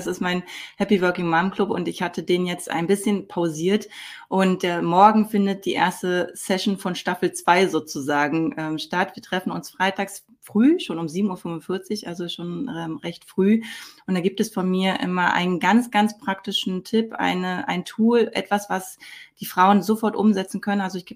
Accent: Berlin, Germany; born there; ich bin im Ostteil von Berlin tatsächlich geboren und von daher kenne ich aus meiner Kindheit und Kindheit, ich bin ja, war ja erst 8 oder 9, als die Wende war

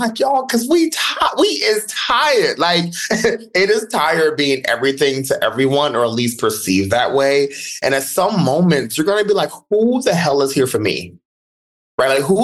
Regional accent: Dayton, Ohio, United States; I'm from the Midwest. So I'm from Ohio, have a lot of deep roots in the South, mostly Mississippi and Alabama.

